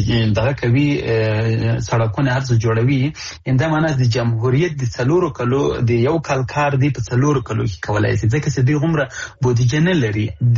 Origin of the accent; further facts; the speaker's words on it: Afghanistan; نو زه د افغانستان د یو بچی په صفت باندې، د دې وطن د یو زوی په صفت باندې